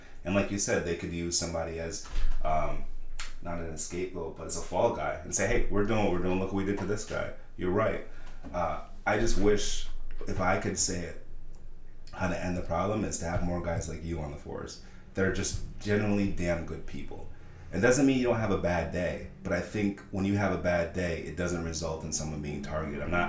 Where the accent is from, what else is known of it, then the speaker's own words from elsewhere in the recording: Saratoga Springs, New York, United States; But me growing up in Saratoga Springs, let me explain this.